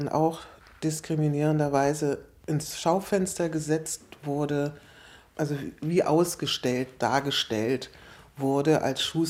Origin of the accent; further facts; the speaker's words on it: Berlin, Germany; Also ich bin gebürtige Berlinerin, Schönebergerin mit Leib und Seele.